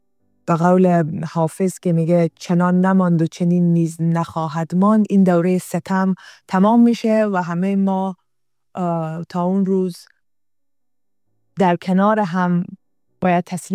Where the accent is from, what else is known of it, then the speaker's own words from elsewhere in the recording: Afghanistan; moved away as an adult; افغانستان برای من تنها یک خاطره دور یا یک جغرافیایی که در او زندگی کردم و زاده شدم نیست